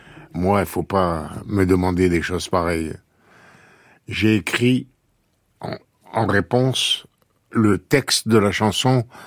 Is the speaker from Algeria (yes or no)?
yes; Algeria; born there; moved away; L'Algérie, c'est ma terre natale. C'est pas pareil.